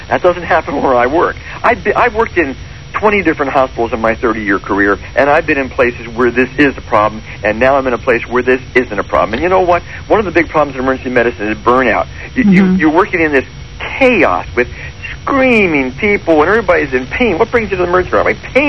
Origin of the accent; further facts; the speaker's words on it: Philadelphia, Pennsylvania, United States; I'm from Philadelphia originally, so